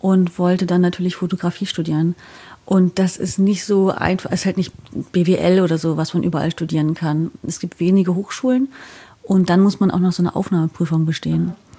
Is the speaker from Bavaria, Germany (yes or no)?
no; Wismar, Mecklenburg-Vorpommern, Germany; born there; Ich komme von der Ostsee. Ich bin geboren in der Stadt, die heißt Wismar.